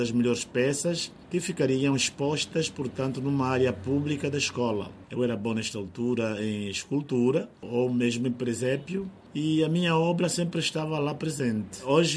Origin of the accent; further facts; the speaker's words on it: Huíla, Angola; na minha aldeia, em Bala de Galang, município do Covango, província da Huila, onde frequentei a primeira, a segunda e a terceira classe